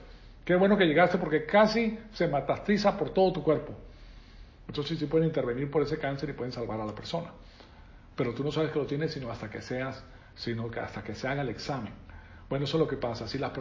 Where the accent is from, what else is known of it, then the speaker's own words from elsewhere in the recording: Venezuela; now in United States; el amor que yo tengo por Venezuela es grandísimo porque me crié en Venezuela. Tengo el terruño venezolano